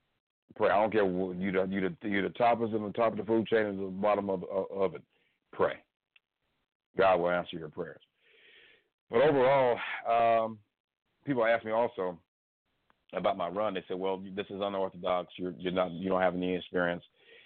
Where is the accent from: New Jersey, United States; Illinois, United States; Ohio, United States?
Ohio, United States; Cleveland; I'm locally from Cleveland, Ohio.